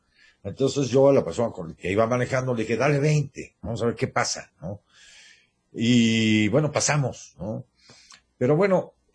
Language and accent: Spanish; Mexico; nosotros como mexicanos